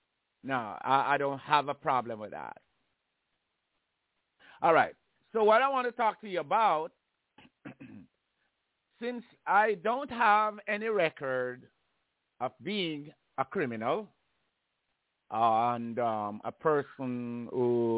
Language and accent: English; Jamaica; And I grew up in Jamaica.